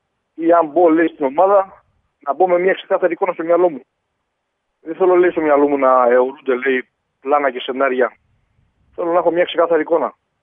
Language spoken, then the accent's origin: Greek; Patras, Western Greece, Greece; από τη μία είμαι από την Πάτρα, κατοικώς στην Πάτρα, ζω στην Πάτρα